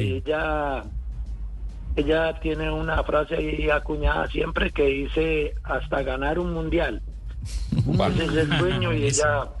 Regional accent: Santander de Quilichao, Cauca, Colombia; ella sabe que somos de acá, de Santander, de Quilichao, que venimos de una familia humilde

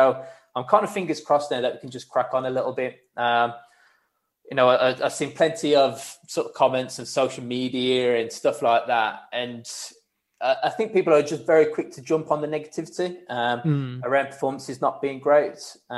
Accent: Wolverhampton, West Midlands, United Kingdom; Where before, I'd have to say I'm from Wolverhampton.

